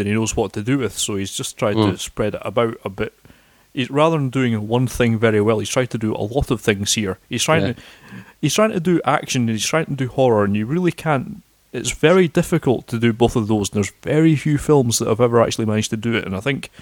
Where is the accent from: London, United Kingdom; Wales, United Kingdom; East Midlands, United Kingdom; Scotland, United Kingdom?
Scotland, United Kingdom; And we're allowed to be racist about this because we are Scottish.